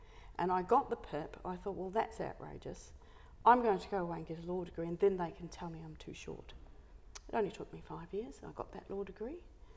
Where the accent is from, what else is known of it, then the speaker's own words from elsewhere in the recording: Nakuru, Nakuru County, Kenya; I was born in Kenya in Nakuru, and my father was a forester, which meant that we didn't live in the city. We grew up in the very remote backcountry